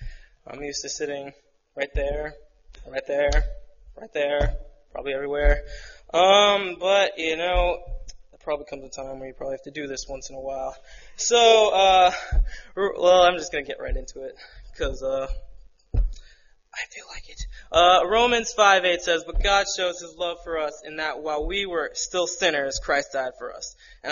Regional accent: New Jersey, United States; born there; I was born in New Jersey a while ago.

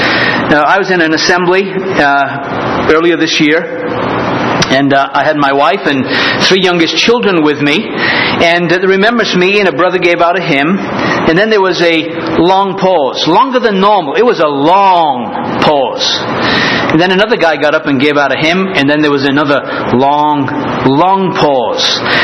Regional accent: England, United Kingdom; for one thing, I'm an Englishman.

